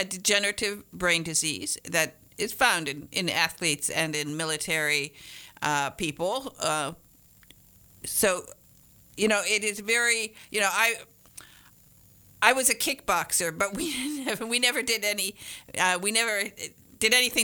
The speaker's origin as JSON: {"language": "English", "region": "Michigan", "country": "United States", "said": "I come from Michigan, so I've been around hockey all my life."}